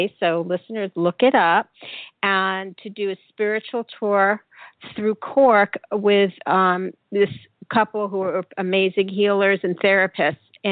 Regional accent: Bronx, New York, United States; now in Florida, United States; my old neighborhood in New York, I come from the Bronx, a neighborhood called Riverdale, right off the Hudson, on the Hudson River

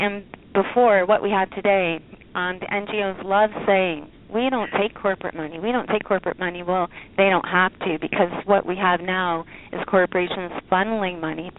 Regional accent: Canada; I mean, I'm Canadian

